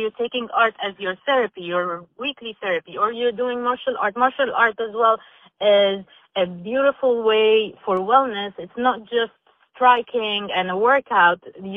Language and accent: English; Egypt; English is a second language; moved away as an adult; also born or lived in Dubai; I'm originally from Egypt. This is where I got my certification, and then I moved to Dubai.